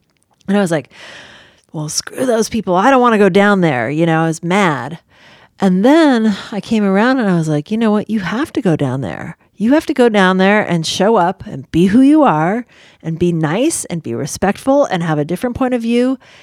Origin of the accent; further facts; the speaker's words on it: San Francisco, California, United States; my dad's Filipino, my mom's English-Irish. My step-grandma is African-American, and I was raised in San Francisco with hippies and gay people and all kinds of stuff going on.